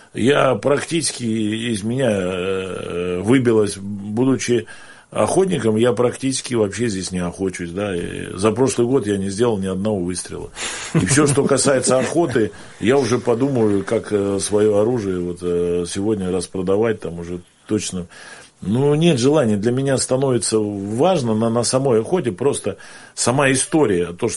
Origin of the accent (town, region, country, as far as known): Tomsk, Tomsk Oblast, Russia